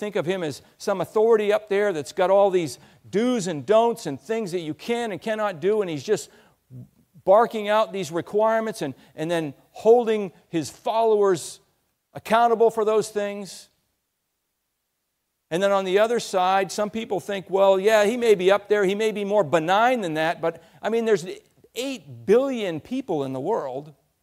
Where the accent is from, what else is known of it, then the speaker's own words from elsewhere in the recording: Maine, United States; we did have a garden where I grew up in Maine. It's not quite as far north as Newfoundland.